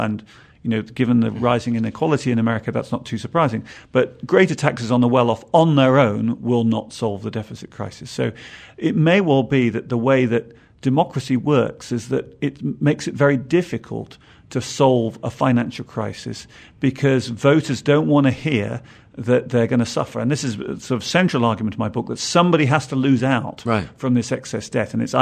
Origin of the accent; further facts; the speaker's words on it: United Kingdom; Now, I'm from Britain. I have part of the National Health Service, which I'm used to.